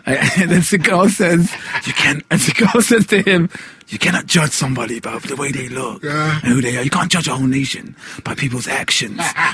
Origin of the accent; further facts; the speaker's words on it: Trinidad & Tobago; I'm Trinidadian, so I could do a Trini accent, but I can't do a Jamaican.